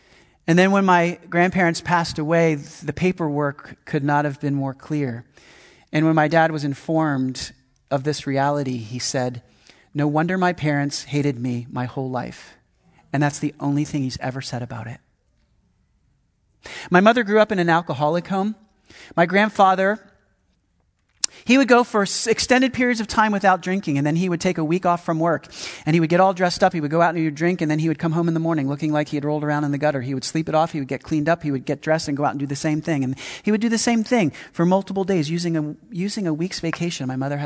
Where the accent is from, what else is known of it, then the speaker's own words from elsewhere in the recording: Pennsylvania, United States; When I was 2 years old, we moved to the suburbs of Philadelphia to a small Cape Cod, 3-bedroom, 1.5 bathrooms.